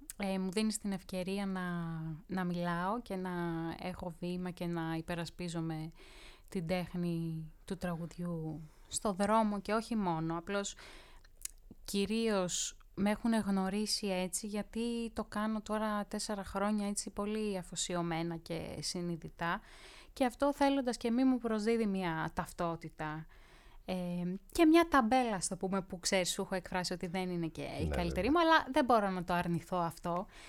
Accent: Vourgareli, Epirus, Greece; Βέβαια θα πάω και λίγες διακοπές στο χωριό μου, στο Βουργαρέλι Άρτας, σίγουρα.

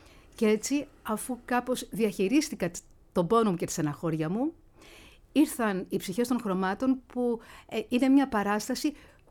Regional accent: Greece; Και το μοβ, αλλά συνήθως εμείς έχουμε το μαύρο ως Έλληνες.

